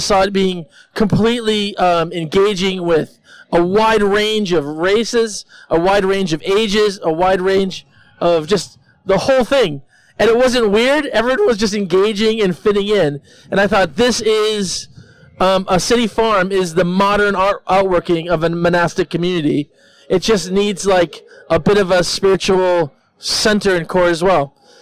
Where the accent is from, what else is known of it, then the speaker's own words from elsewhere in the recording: United States; Anyway, they in a very nice way, Britishly, said no, but because I'm American, I didn't hear it.